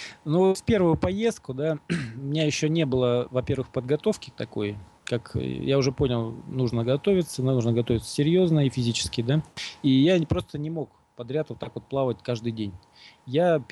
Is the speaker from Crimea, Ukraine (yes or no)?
yes; Crimea, Ukraine; я вырос в Крыму. Я с детства знаю, как плавать в волнах